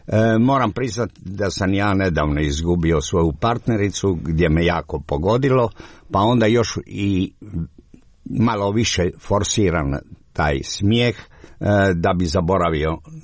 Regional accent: Dalmatia, Croatia; Ja sam rekao da sam iz Jugoslavije, iz Dalmacije.

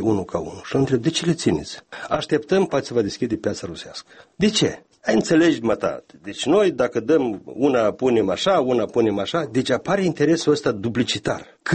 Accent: Bădragii Vechi, Edineț District, Moldova; satul meu, un sat de Răzești pe malul Prutului, Bădrage Vechi Raionul Iedineț, un sat care practic rămâne fără populație.

